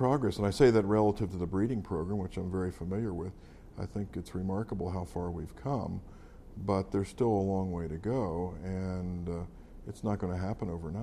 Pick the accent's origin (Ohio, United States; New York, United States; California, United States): Ohio, United States; Even though I grew up in Ohio, there were a couple trees on the Iowa State University campus.